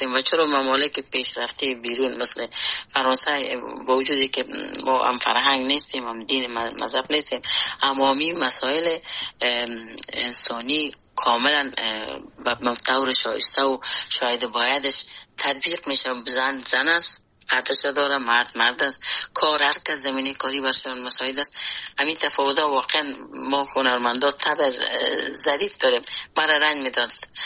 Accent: Afghanistan; moved away as an adult; خود اجتماع افغانستان که در اوج بزرگ شدیم

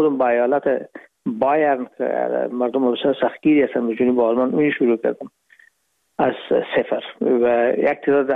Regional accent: Herat, Afghanistan; moved away as an adult; now in Hamburg, Germany; ما رفتیم از کابل به هرات و پیش که فاکولته رو پایان برسانیم یا دیپلم بگیریم از هرات از طریق زمینی داخل مرز ایران شدیم، از مرز ایران گذشتیم و داخل پاکستان و از پاکستان و قاچقی آمدیم با آلمان. میشد سال 1369 که ما با هامبورگ رسیدیم که بشه 1990.

